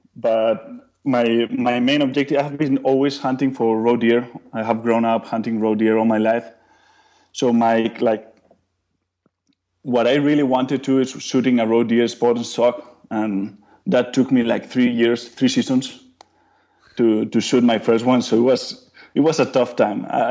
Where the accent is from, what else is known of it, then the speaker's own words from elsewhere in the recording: Bilbao, Basque Country, Spain; Yeah, I grew up in Spain, in the northern part in Bilbao.